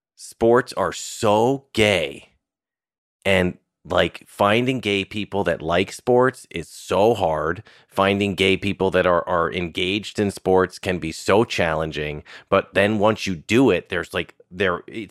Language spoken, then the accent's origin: English; Irvington, New York, United States; I'm a Westchester kid. Like, I was born in '82, and I grew up in Westchester.